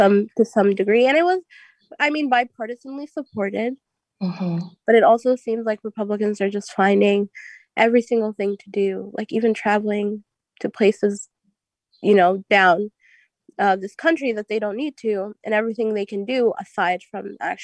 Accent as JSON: {"language": "English", "country": "United States", "said": "I'm the first on my feet, you know, as like I'm American too, I promise."}